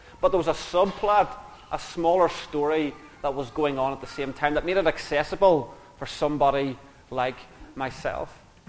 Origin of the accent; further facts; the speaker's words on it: Lurgan, Northern Ireland, United Kingdom; And maybe you can detect from my accent that I'm not from round these parts. I'm from a place called Lurgan, which is very, very close to Belfast in Northern Ireland.